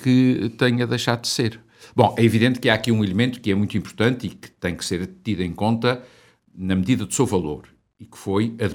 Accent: Azores, Portugal; now in Coimbra, Portugal; eu sou dos Açores, cada vez com mais honra, devo dizer, da Ilha Terceira.

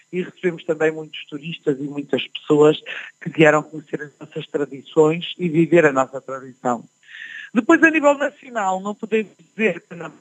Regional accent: Portugal; E, como portuguesa, independentemente da cor política, não é um regozijo.

